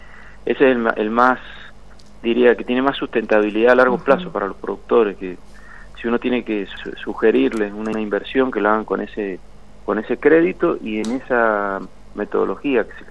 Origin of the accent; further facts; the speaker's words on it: Mendoza, Argentina; lo de nuestra provincia fue, estoy hablando como mendocino puro, pues sí.